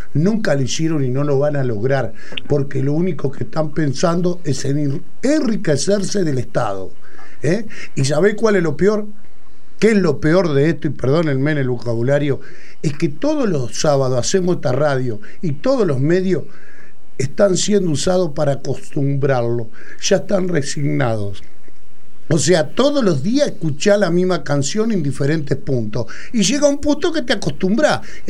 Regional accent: Argentina; Y soy argentino, no soy ni peronista, ni radical menos

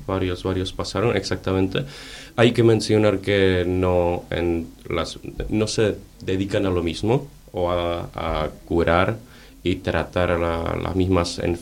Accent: Ostrava, Moravian-Silesian Region, Czechia; que ustedes saben que soy más del este, soy de Silesia, de Ostrava. Y bueno, Ostrava está entre Moravia y Silesia, miti miti.

